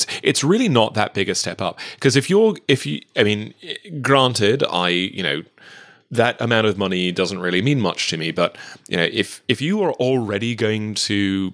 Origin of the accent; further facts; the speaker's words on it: England, United Kingdom; now in United States; And also being an Englishman in America